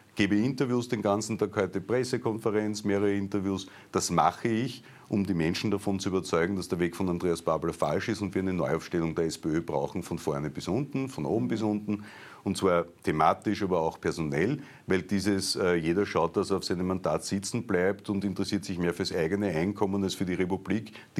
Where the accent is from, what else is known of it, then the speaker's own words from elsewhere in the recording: Styria, Austria; born there; weil ich bin in der Steiermark geboren, ich lebe in Niederösterreich und in Wien.